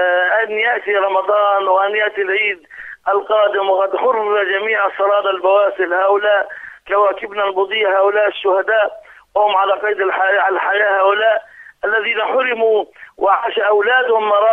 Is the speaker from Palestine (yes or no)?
yes; Palestine; فلابد أن نصحو نحن كشعب فلسطيني من غفلتنا من نومنا